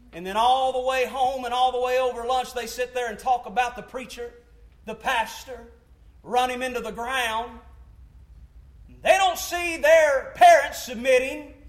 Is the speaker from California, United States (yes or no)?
no; Arkansas, United States; I am from Arkansas.